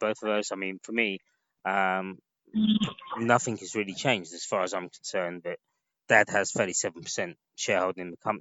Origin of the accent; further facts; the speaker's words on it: Stoke-on-Trent, West Midlands, United Kingdom; No, no, no. I'm not. I've never been a pikey. I'm a pikey from Stoke. I was just poor.